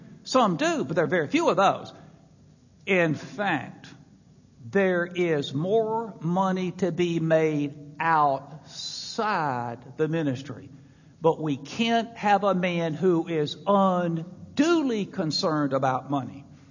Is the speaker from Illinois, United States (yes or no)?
no; Mississippi, United States; I come from Mississippi, and growing up down there in Christian circles in the Deep South